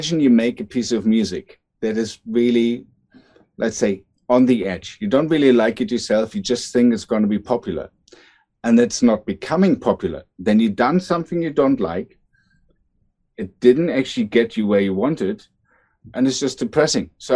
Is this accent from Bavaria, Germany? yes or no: no; Berlin, Germany; Well, I grew up in East Berlin.